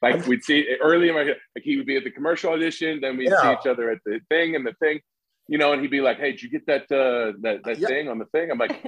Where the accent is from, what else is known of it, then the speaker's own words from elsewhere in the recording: Indiana, United States; So it's funny because, you know, I grew up in Indiana, went to school at a place called DePaul University, which is in Greencast